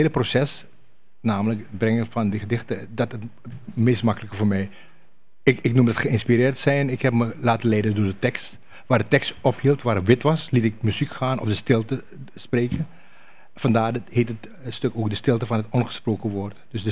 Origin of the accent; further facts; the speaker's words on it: Netherlands; omdat wij als Nederlanders van Surinaamse afkomst onderdeel zijn van het totale grote culturele palet van hier.